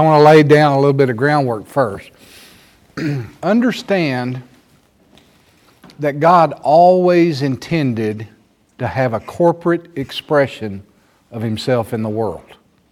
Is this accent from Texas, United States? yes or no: yes; Texas, United States; One of our traps for us as Americans, and one of our traps for us as Texan Americans, is our pride in our independence